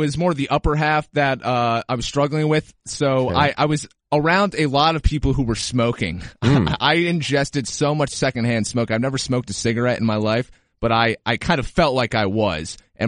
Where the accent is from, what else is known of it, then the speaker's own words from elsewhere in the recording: New York, United States; also born or lived in Seattle; I was born in Seattle. Should I be out there? But I grew up in upstate New York. Should I be there where my family is?